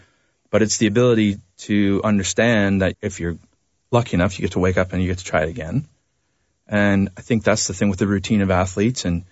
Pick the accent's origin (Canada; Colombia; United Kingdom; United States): Canada; as the Canadian